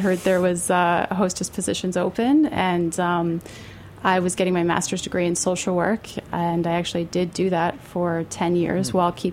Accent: Florida, United States; also born or lived in North Carolina / New York; I grew up all up and down the East Coast. I grew up in Southwest Florida for a time, North Carolina, and upstate New York.

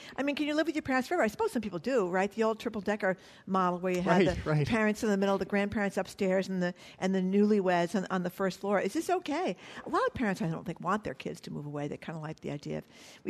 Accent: Fall River, Massachusetts, United States; have you moved to like Brockton or Attleboro or my hometown of Fall River

